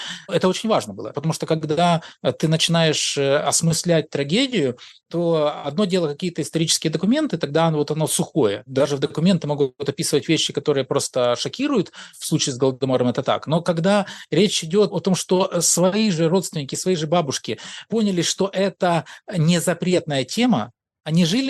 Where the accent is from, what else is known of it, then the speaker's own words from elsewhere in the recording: Ukraine; как украинец, который даже не как историк, а просто как гражданин